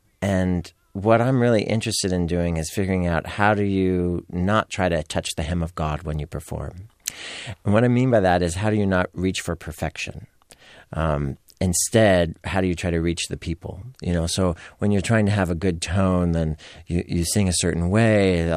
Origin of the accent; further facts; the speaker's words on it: San Francisco, California, United States; And when I was growing up in San Francisco, if you wanted to be a theater artist, you really kind of needed to move to New York.